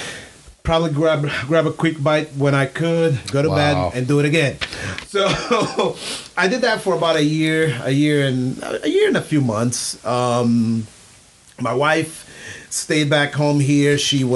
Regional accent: Angola; because she's also from my home country of Angola.

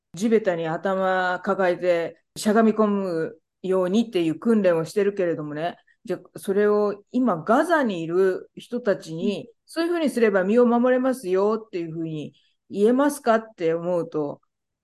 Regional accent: Kanagawa, Japan; 私は神奈川で育ったんですけど、神奈川にも平和学習はありませんでした。

